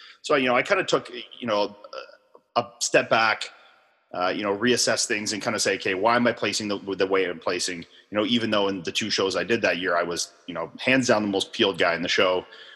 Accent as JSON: {"language": "English", "town": "Ottawa", "region": "Ontario", "country": "Canada", "tie": "born or raised there", "said": "So I grew up here in Ottawa, Ontario, Canada. So I've lived here my whole life. I mean, you know, I grew up about 20 minutes from where I live now."}